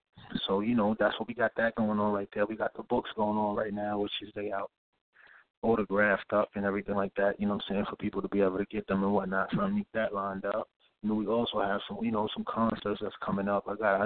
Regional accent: Bronx, New York, United States; I'm from the Bronx, New York. You already know, Southside, Edenwald, to be exact.

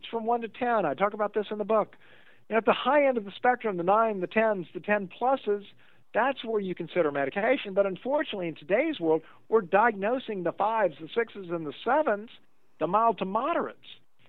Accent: Louisiana, United States; sad to say that my home state of Louisiana has moved above North Carolina to 15.8%.

